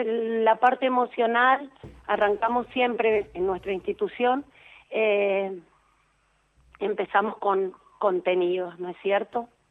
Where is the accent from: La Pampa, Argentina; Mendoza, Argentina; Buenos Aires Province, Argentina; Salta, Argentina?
Mendoza, Argentina; General Alvear; now in Mendoza, Argentina; yo soy de General Alvear, allá trabajé unos años y después me vine a vivir a Mendoza y hace 22 años que trabajo acá.